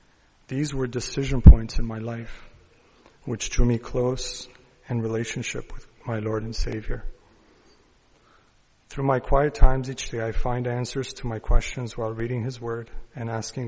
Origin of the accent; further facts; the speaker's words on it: British Columbia, Canada; also born or lived in Romania / Windsor; I was born in Romania into a Christian family with two sisters and a brother. In the late 70s, we immigrated to Canada, and I was 9 years old at the time. My parents settled in Windsor, Ontario, for a short while